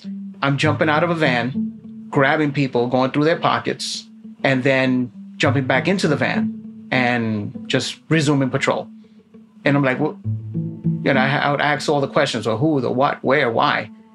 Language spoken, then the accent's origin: English; Bronx, New York, United States; And growing up in the South Bronx, I could understand how people did not like police officers